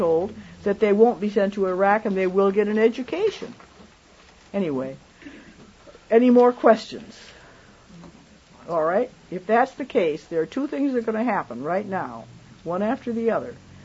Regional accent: Michigan, United States; I'm from Michigan.

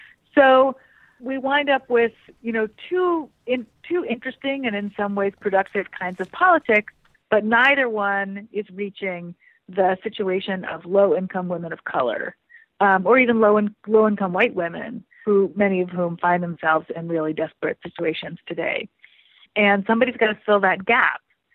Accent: Vermont, United States; I'm from Vermont.

